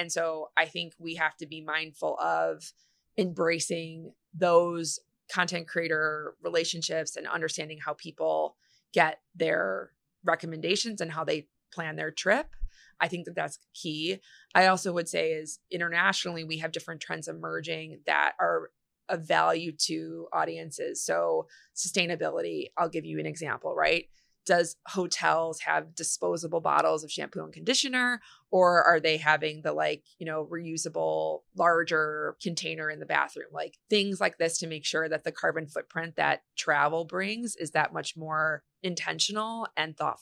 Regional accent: Chicago, Illinois, United States; And I think as a Chicagoan, you have to think about how you navigate the city in your day to day, right?

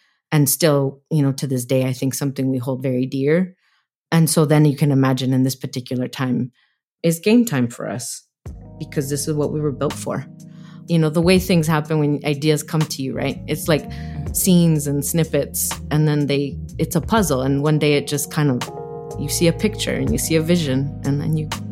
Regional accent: Arizona, United States; At the same time, I'm from Arizona. I left home for many years, came back, and Arizona is one of those places that the population is changing very rapidly.

